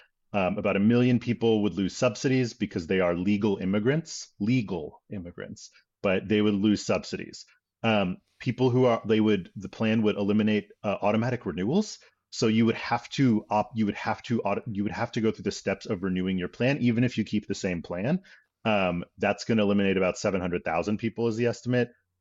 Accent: Philadelphia, Pennsylvania, United States; born or raised there

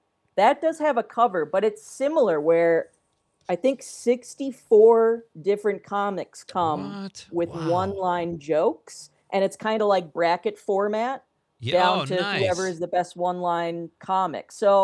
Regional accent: West Allis, Wisconsin, United States; I'm from West Allis where it is, so I've gone, you know, a handful of times every year my entire life

